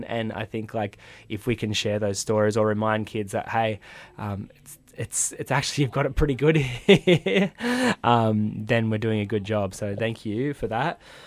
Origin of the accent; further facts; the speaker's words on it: Nowra, New South Wales, Australia; I think of my own experience growing up in Nowra